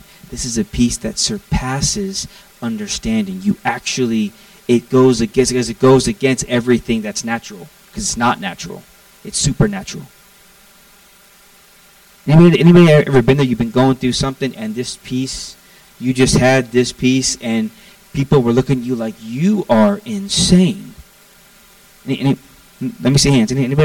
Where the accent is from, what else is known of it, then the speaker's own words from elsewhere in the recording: Florida, United States; I'm from Florida. We got storms in Florida.